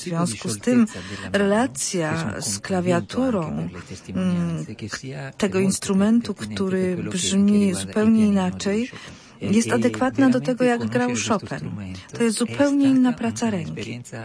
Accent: Italy; Jestem Włochem, studiowałem w konserwatorium w Mediolanie

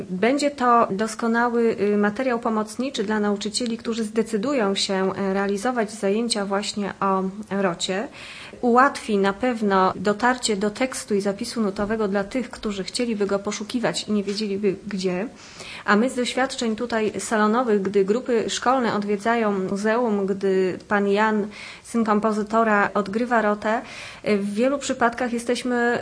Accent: Poznań, Greater Poland Voivodeship, Poland; chociaż my poznaniacy uznajmy, że ten rok jemu jest poświęcony

